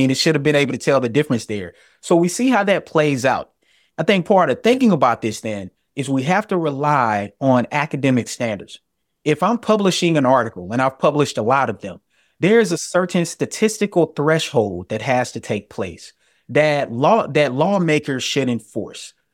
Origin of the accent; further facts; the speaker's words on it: the South, United States; Well, one thing I know, being a Southerner, is that on the East Coast, you might could cuss at a police officer and they don't think twice about it.